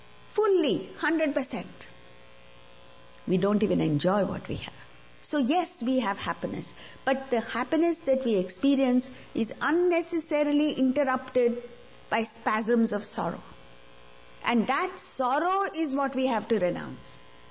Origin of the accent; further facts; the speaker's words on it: Mumbai, Maharashtra, India; I come from Mumbai, India.